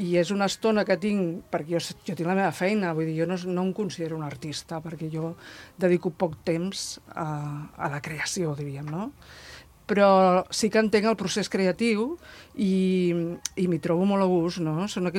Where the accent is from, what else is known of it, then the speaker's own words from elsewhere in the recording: Vilafranca del Penedès, Catalonia, Spain; also born or lived in Barcelona; per mi és la primera vegada que participo al FIRART. Soc de Vilafranca tota la vida, el que passa que he viscut molts anys a Barcelona.